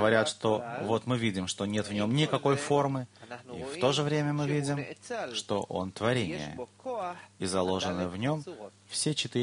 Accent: Rakhiv, Zakarpattia Oblast, Ukraine; из Рахова

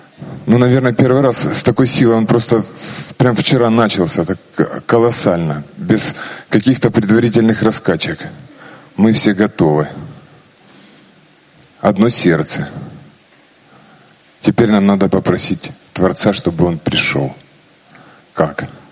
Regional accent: Kharkiv, Kharkiv Oblast, Ukraine; из Харькова, Украина.

